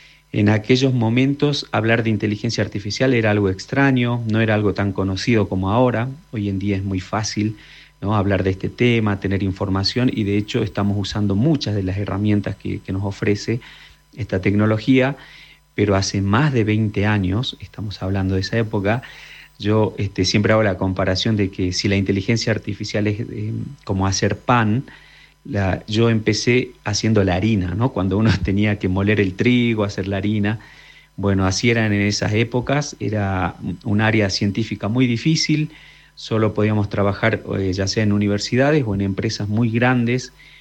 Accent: Humahuaca, Jujuy, Argentina; also born or lived in Berlin; decidí volverme a Argentina, ¿no?, y más específicamente a mi ciudad natal, a Humahuaca. Muchos van a decir que estoy loco, porque realmente en los últimos años yo vivía en Berlín antes de volver a Humahuaca

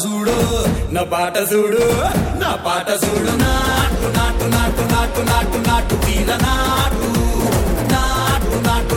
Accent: Argentina; Así que te lo firmo, que soy de acá de Argentina, que eso sucede.

